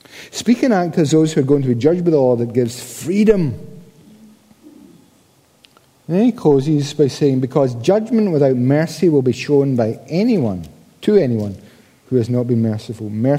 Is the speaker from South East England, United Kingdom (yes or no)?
no; Paisley, Scotland, United Kingdom; He was good. I'm from Paisley, and he was good.